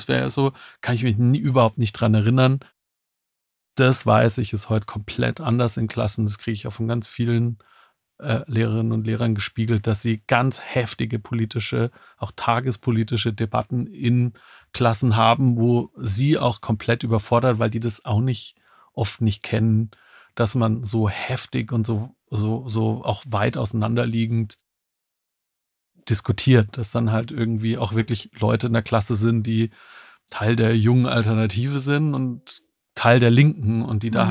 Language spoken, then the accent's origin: German; Tumringen, Baden-Württemberg, Germany; Ich bin in Tumringen im heutigen Mettle zur Schule gegangen, in die Grundschule, später in Containern, in Inslingen und so weiter.